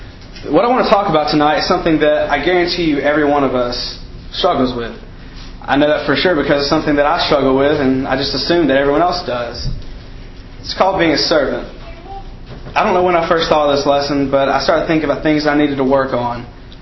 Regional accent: Birmingham, Alabama, United States; Originally, I'm from the Birmingham area, where I went to Oak Mountain. And that's where I was born and raised, pretty much in that area.

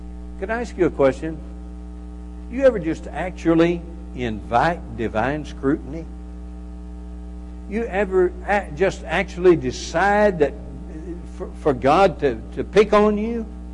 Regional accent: Texas, United States; When I was a kid growing up, we lived out, I grew up in West Texas.

